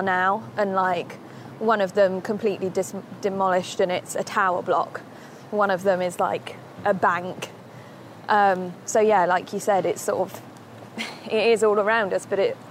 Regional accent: Bishop's Stortford, East of England, United Kingdom; now in Leicester, United Kingdom; I'm from the southeast originally. I'm from Bishop Stortford in Hertfordshire. And I've only been in Leicester since 2017.

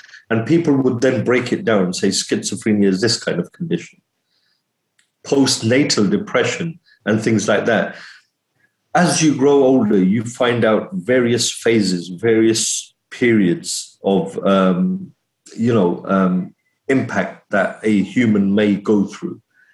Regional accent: India; Being an Indian, being a Muslim, being an Asian, being part of this society in Leicester

